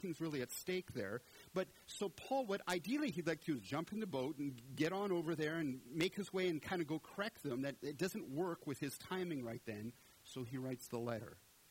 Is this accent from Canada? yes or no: yes; Canada; now in Texas, United States; You see, I'm from Canada, so I'm not a Texan. But I've lived here 11 years, so I can pretend to be a Texan.